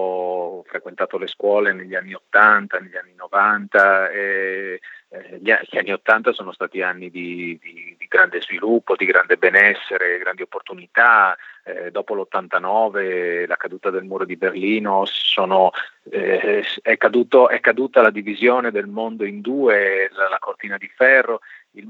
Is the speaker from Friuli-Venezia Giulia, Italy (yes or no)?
yes; Pordenone, Friuli-Venezia Giulia, Italy; poi sono tornato a Pordenone, che è il mio paese natale. Ho frequentato le scuole medie a Pordenone e poi lì ho fatto anche il liceo classico